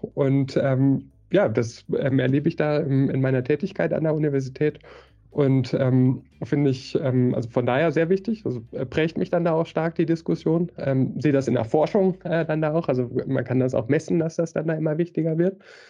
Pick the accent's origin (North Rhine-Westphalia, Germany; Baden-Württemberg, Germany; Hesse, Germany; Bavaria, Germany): North Rhine-Westphalia, Germany; now in Switzerland; bin auch aus dem Münsterland, also jetzt gerade in der Schweiz